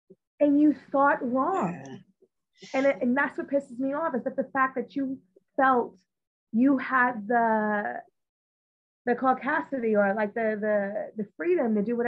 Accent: United States; moved away; I never had any type of blatant anything growing up in the States.

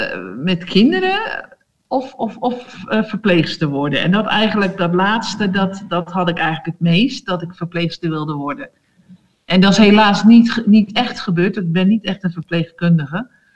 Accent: Vlaardingen, South Holland, Netherlands; Ik ben opgegroeid in Vlaardingen. In een normaal gezin.

